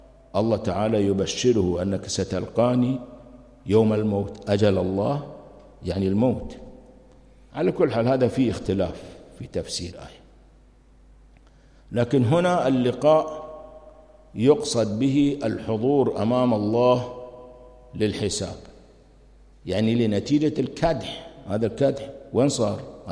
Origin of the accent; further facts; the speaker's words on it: Kuwait; مو مثلنا إحنا كويتيين يعني.